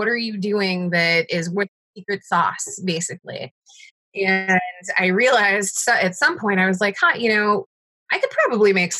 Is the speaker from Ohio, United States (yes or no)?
no; St. Louis, Missouri, United States; When I was in college, I'm originally from St. Louis and I started a webzine called FTL Scene.